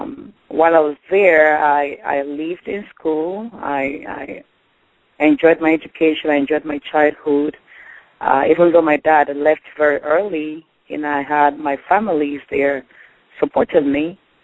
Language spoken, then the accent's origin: English; Nigeria; moved away as an adult; I got married, you know, while I was in Nigeria